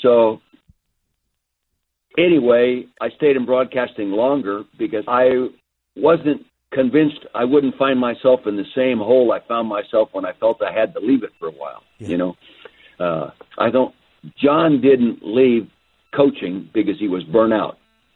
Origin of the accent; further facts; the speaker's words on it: Calistoga, California, United States; Well, I was born and raised in Calistoga in the Napa Valley.